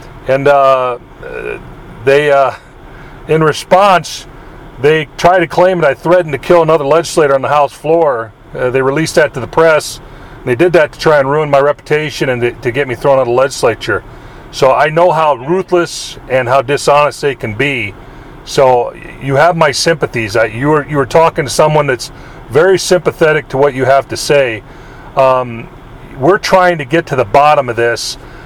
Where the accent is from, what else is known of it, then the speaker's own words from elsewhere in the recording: Mitchell, South Dakota, United States; also born or lived in Sioux Falls / Salem; I'm originally from the Mitchell area. My dad was a longtime state trooper. I was raised around the Sioux Falls, Salem, and Mitchell area. I graduated from Mitchell in 85.